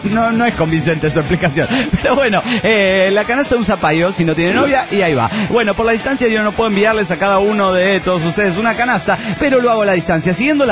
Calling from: New York, United States; de New York, Estados Unidos de Norteamérica.

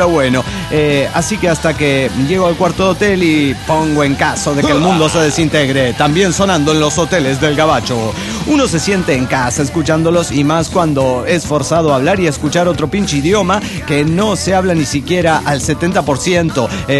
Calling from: Cuautepec, Hidalgo, Mexico; de Cuautepec, Hidalgo, México.

